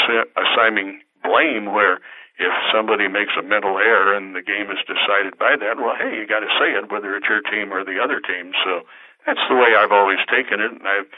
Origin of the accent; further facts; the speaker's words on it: Bloomington, Illinois, United States; Growing up in Bloomington, normally you're about halfway between Chicago and St. Louis.